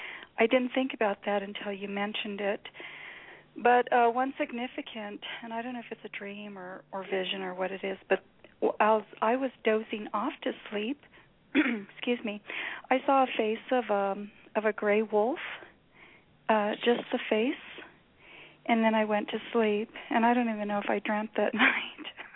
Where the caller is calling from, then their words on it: Southwest, United States; I'm here in the Southwest